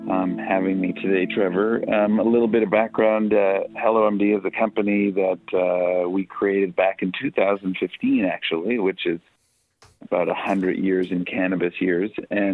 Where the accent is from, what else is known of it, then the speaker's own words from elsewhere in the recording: Montreal, Quebec, Canada; I'm born and raised in Montreal, Quebec, and so Canada is obviously dear to me.